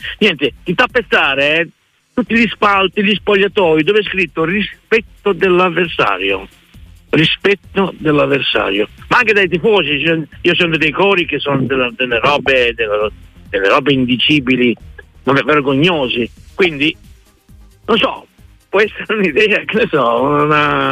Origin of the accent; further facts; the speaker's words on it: Bologna, Emilia-Romagna, Italy; Ultimamente qui io sono di Bologna, uh-huh.